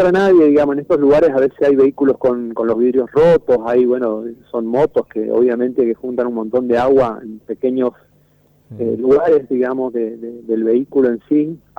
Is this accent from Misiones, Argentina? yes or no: yes; Posadas, Misiones, Argentina; Nosotros en el mes de mayo empezamos a trabajar acá en Misiones, yo soy de acá de Posadas, sí.